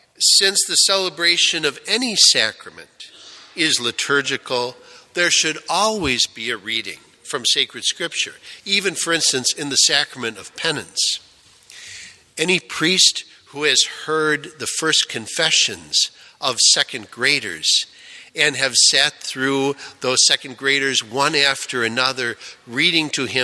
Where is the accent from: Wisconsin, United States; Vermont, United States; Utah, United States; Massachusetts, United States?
Wisconsin, United States; Janesville; when I was a boy growing up in Janesville